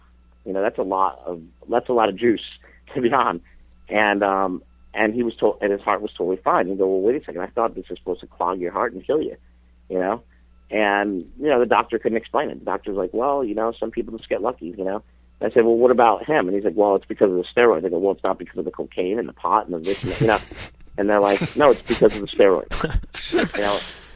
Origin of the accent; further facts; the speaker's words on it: Poughkeepsie, New York, United States; when I grew up in Poughkeepsie, there was more huge guys in my gym in Poughkeepsie than I see at Gold's Venice nowadays